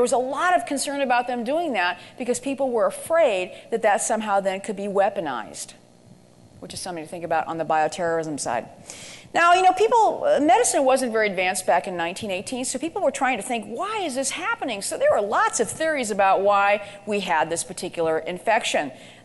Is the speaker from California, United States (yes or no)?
yes; San Francisco, California, United States; This happens to be a guy spraying disinfectant in my hometown of city of San Francisco on the street.